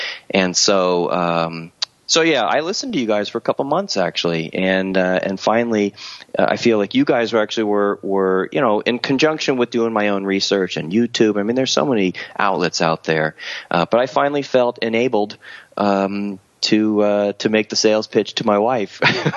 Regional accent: Florida, United States; now in Oregon, United States; Although I live in Oregon now, we've only lived out here for 6 years now. Both my wife and I, born and raised in Florida, and I grew up over on the East Coast.

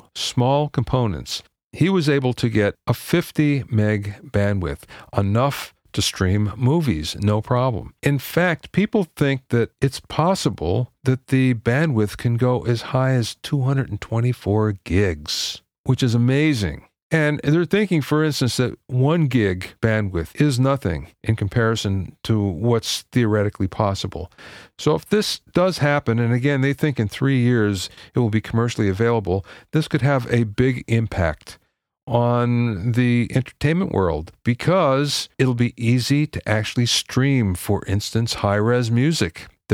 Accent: Pennsylvania, United States; also born or lived in Jersey Shore; Well, I'm from Pennsylvania, but I lived at the Jersey Shore for a while

